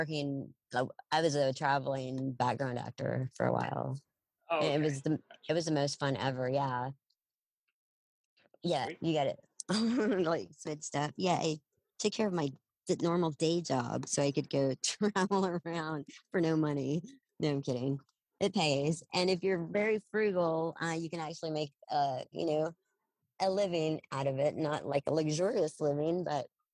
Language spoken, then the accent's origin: English; Odessa, Texas, United States; now in Dallas, United States; I'm from West Texas. Yeah. I was born and raised in Odessa. Came up to Dallas over half my life ago.